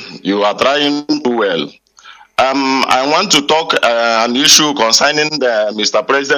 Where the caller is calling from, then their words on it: Mozambique; Yeah, I am calling you from Mozambique.